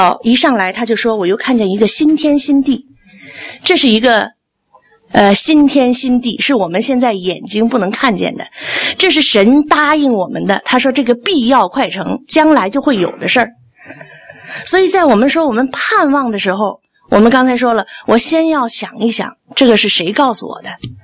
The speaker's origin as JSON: {"language": "Chinese", "country": "China", "tie": "born or raised there", "said": "我们是在那个环境里长大的，我们在那个文化大革命啊，马列主义哲学啊，什么唯物论啊，我们是在那里长大的"}